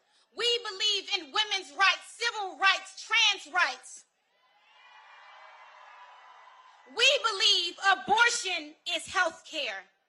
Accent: Washington, District of Columbia, United States; And I'm a D.C. native. And I am proud and honored today to represent my hometown today

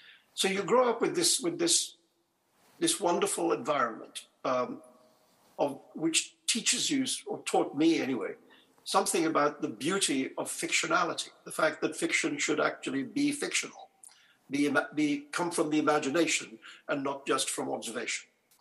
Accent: India; I think it comes from growing up in India.

